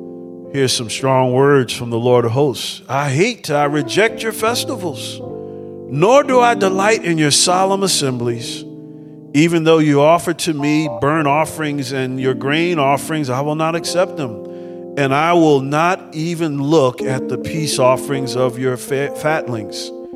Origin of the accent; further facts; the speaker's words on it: New Jersey, United States; I was raised in New Jersey, but I was raised by a Southern gentleman from Albany, Georgia.